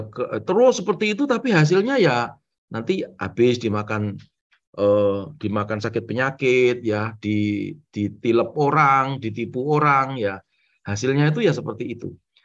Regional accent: Java, Indonesia; saya orang Jawa

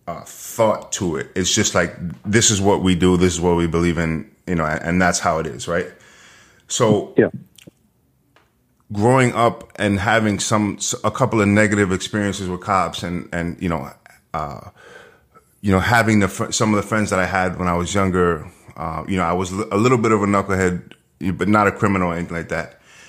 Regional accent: New York City, New York, United States; And so growing up in New York, right? Growing up in the inner city, I didn't grow up poor or anything like that, but you know, the poor neighborhoods in Manhattan

